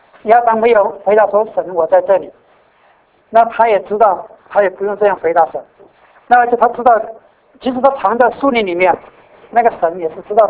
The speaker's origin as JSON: {"language": "Chinese", "country": "China", "lives_now": "Edmonton, Canada", "said": "我从中国来，那我现在在加拿大，在埃蒙顿"}